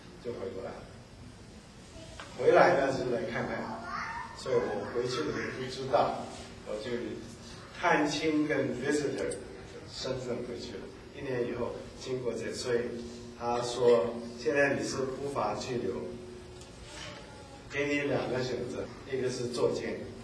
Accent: Seoul, South Korea; 读完了以后就毅然决然回到我的老家，就是汉城。

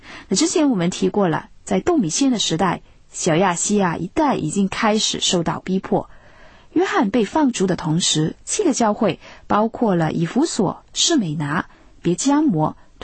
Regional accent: China; 那对我们中国人来说呢，是一种很陌生的文体

